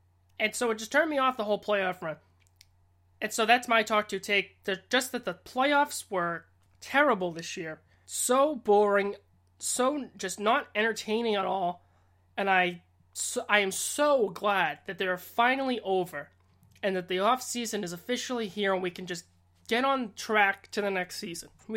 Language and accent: English; Boston, Massachusetts, United States; you know, I grew up in Boston with Eastern Conference hockey, which is hard, tough, physical play